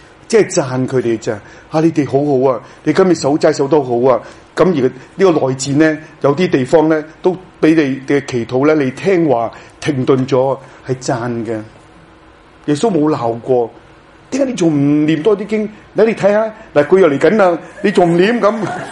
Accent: Hong Kong; 但至少都唔係為我哋香港人心咧係唔平安嘅

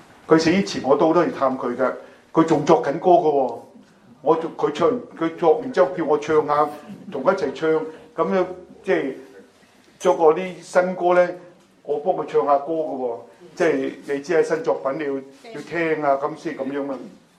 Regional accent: China; 我哋中國人都係好少神父啊嘛

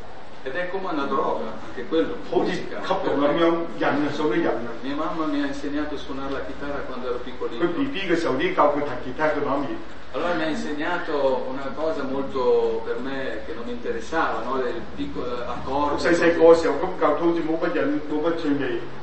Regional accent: Bolzano, Trentino-Alto Adige, Italy; io sono di Bolzano, nord Italia.

